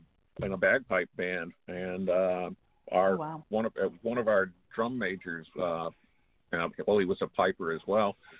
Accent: New Hampshire, United States; also born or lived in Georgia; now in New York, United States; I've lived all up and down the East Coast. I grew up in New Hampshire. I live in New York now. I spent a lot of time in Georgia.

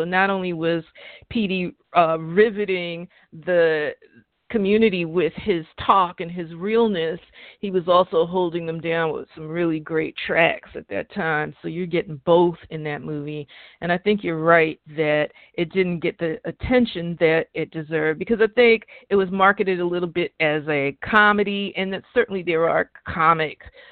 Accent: New York City, New York, United States; So growing up in the South Bronx, okay, I lived in a high-rise apartment building.

